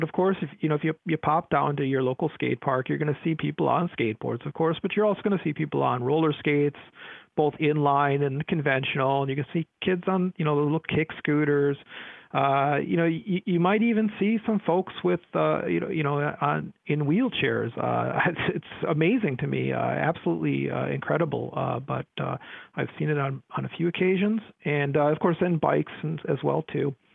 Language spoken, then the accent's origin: English; Milwaukee, Wisconsin, United States; Well, I grew up in the Milwaukee area